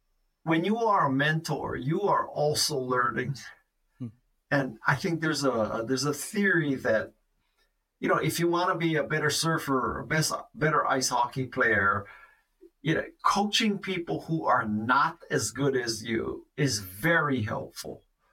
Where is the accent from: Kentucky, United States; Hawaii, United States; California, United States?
Hawaii, United States; Honolulu; I'm from Honolulu, Hawaii. You know, there's not a lot of pond hockey in Honolulu.